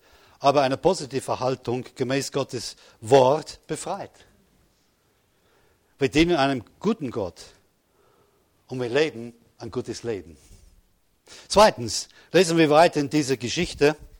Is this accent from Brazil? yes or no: no; England, United Kingdom; German is a second language; Sieh, das ist das Problem als Engländer, was ich habe. Wir sagen Goliath in Englisch, nicht?